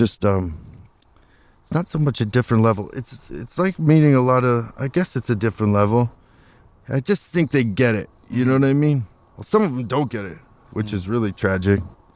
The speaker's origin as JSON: {"language": "English", "town": "Hollywood", "region": "California", "country": "United States", "tie": "born or raised there", "said": "You know, I grew up in Hollywood, and I'm a..."}